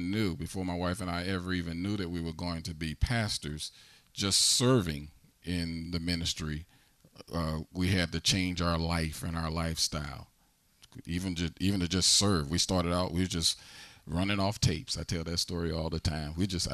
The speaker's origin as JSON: {"language": "English", "region": "Midwest", "country": "United States", "said": "You know, I'm from the Midwest, the Bible Belt, and there's just certain things you just got enough fear of God to not to do."}